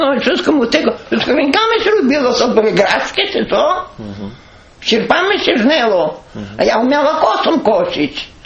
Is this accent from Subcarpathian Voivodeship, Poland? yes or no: yes; Ulucz, Subcarpathian Voivodeship, Poland; moved away; My z Ulucza to zabrali, tylko bydło.